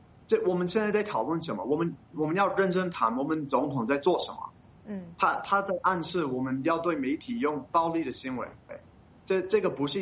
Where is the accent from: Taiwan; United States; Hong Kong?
United States; 我作为一个美国人